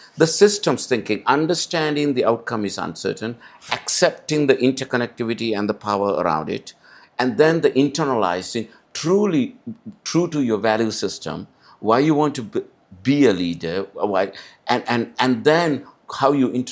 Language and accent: English; Sri Lanka; moved away as an adult; also born or lived in Singapore / Hong Kong / Switzerland; now in China; And I was born and raised in Sri Lanka, and I started my early career in Singapore, then from US, Hong Kong, Switzerland, and past 10 years in China.